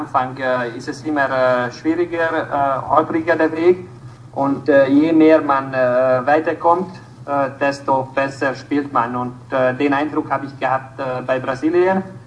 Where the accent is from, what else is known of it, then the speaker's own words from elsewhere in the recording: Hungary; born there; German is a second language; Als gebürtiger Ungar bin ich natürlich für die Ungarn